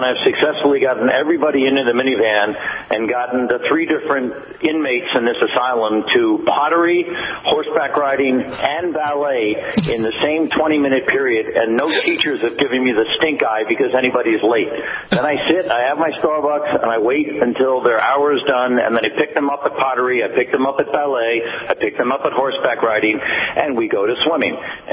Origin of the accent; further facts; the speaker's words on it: New York City, New York, United States; Southern California. I grew up in New York City, but I'm in Southern California now.